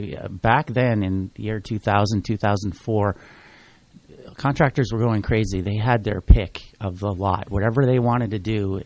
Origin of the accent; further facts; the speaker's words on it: Montreal, Quebec, Canada; moved away as an adult; We come from Montreal, my wife and I, and when we got married, we took the decision that we did not want to live in Montreal anymore